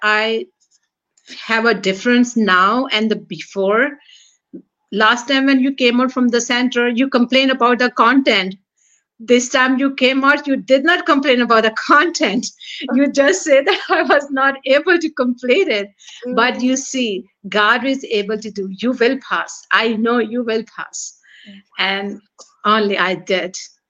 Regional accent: Pakistan; now in Canada; I'm already in Canada, but originally I'm from Pakistan.

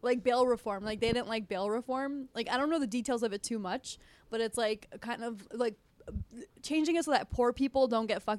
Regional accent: Bolton, Ontario, Canada; also born or lived in India / Toronto, Canada / New Jersey, United States; now in United States; Originally, India. I was born in India. I grew up in Canada, New Jersey.

